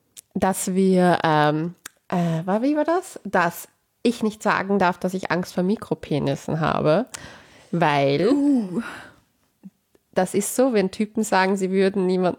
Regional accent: Vienna, Austria; ich als Wienerin

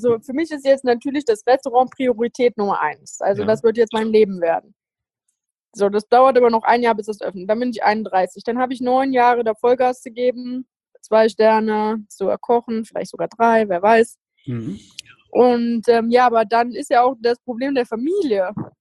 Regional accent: Cologne, North Rhine-Westphalia, Germany; Ich bin ja auch Kölnerin

